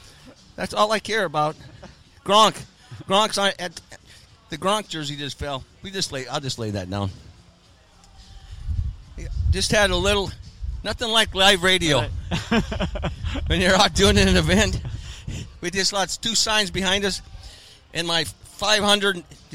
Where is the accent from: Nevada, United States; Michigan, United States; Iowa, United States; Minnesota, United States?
Iowa, United States; Growing up in Western Iowa, you know, in the 60s, we got the feed out of Chicago.